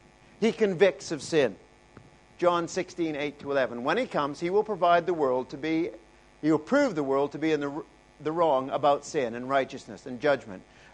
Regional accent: Canada; I'm almost South African. I'm Canadian.

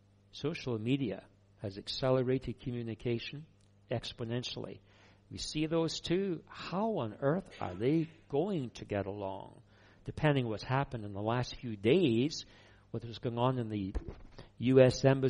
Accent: Scotland, United Kingdom; I can say that as a Scotsman.

